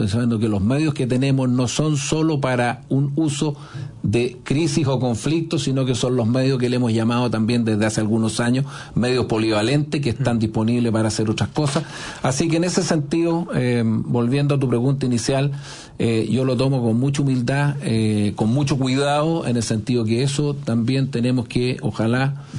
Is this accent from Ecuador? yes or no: no; Chile; porque nosotros somos de Chile, claro.